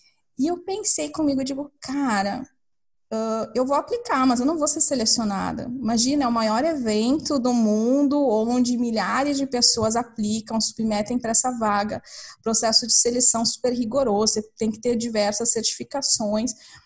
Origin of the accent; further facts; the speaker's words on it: Passo Fundo, Rio Grande do Sul, Brazil; moved away; Eu saí do Rio Grande do Sul, do interior. E a minha história, assim, eu sempre fui muito inquieta, né? Desde quando eu estava em Passo Fundo